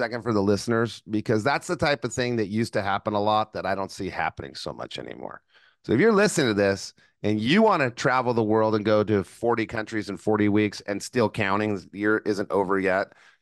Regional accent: New Mexico, United States; I don't know why I thought I'm from New Mexico. We don't have business there.

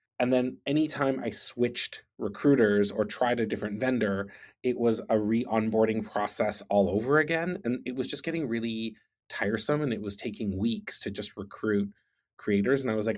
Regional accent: Canada; moved away as an adult; now in London, United Kingdom; So I moved to London, the UK. I finished my PhD. I'm Canadian. I was living in Vancouver, wrapping up my PhD. For personal reasons, I moved to the UK

